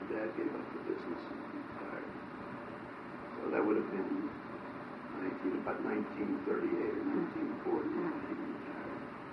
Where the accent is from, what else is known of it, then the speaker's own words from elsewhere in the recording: Pittsburgh, Pennsylvania, United States; born there; I was born in the Hill